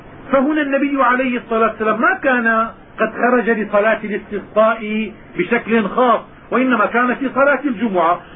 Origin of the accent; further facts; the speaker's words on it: Syria; وكان العلماء عندنا في الشام،